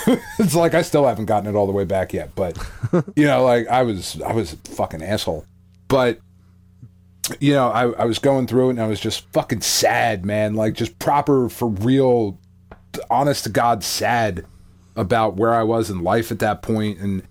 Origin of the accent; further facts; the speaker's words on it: Williamstown, New Jersey, United States; I'm not going to tell any of you creeps where I live now, but I grew up in Williamstown, New Jersey.